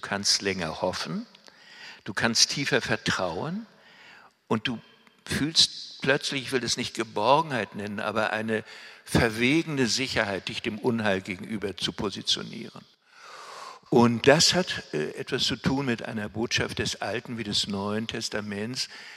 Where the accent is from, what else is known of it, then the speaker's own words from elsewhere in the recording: Rostock, Mecklenburg-Vorpommern, Germany; Im Oktober 1989 stand ich vor vielen tausend Menschen in der größten Kirche meiner Heimatstadt Rostock.